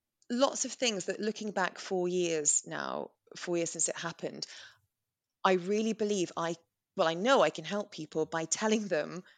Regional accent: England, United Kingdom; We're English, right?

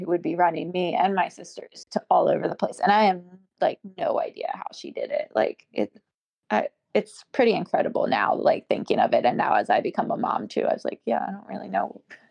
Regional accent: Maryland, United States; I'm from Maryland, so it's a small state. So it's not like California

